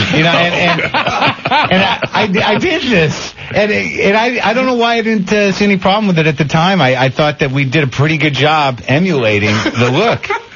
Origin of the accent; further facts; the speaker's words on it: New Mexico, United States; I was in high school. I was probably about 15. I grew up in New Mexico.